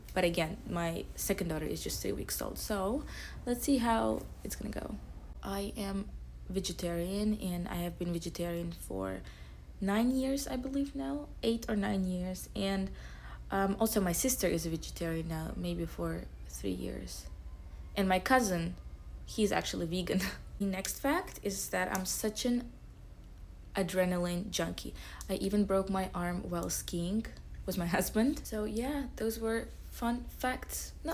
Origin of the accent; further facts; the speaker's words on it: Baku, Azerbaijan; I am from Baku, Azerbaijan, and I speak 5 languages: Russian, English, Azeri, Turkish, and French.